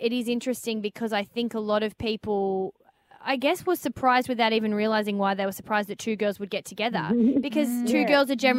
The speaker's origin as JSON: {"language": "English", "town": "Melbourne", "region": "Victoria", "country": "Australia", "said": "We're both from Melbourne."}